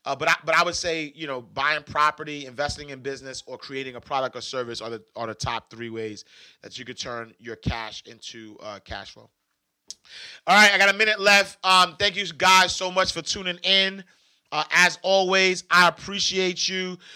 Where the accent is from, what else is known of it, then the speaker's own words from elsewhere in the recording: Harlem, New York, United States; You know, I'm from Harlem. My wife from Brooklyn.